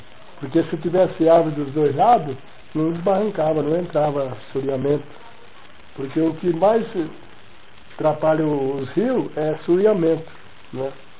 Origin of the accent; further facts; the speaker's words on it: Bahia, Brazil; moved away; Aí eu vim da Bahia. Fui para uma cidade do interior